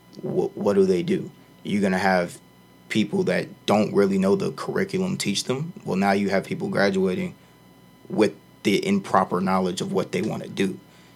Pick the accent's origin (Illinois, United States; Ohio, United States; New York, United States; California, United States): Illinois, United States; Chicago; What about somebody like me who's not from here? I'm from Chicago.